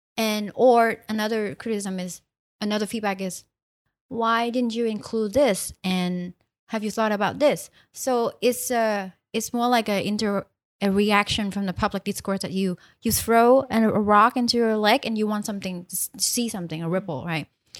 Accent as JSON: {"language": "English", "region": "Hanoi", "country": "Vietnam", "accent": "standard Vietnamese", "second_language": "English", "said": "Whereas I'm also from Hanoi, which is this quotation mark, the standard Vietnamese."}